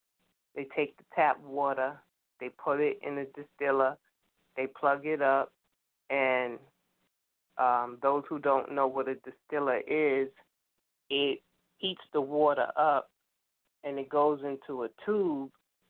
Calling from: Brooklyn, New York, United States; from 7C Brooklyn, New York.

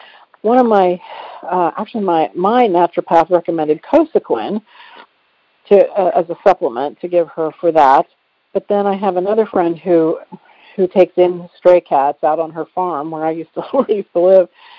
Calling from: Dayton, Ohio, United States; Oh, I'm calling from Dayton, Ohio.

